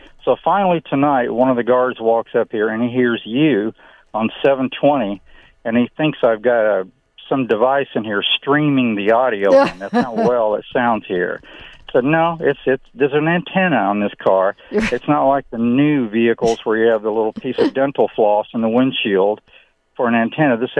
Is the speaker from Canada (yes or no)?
no; Cincinnati, Ohio, United States; And I'm from Cincinnati, so I hear 700 WLW.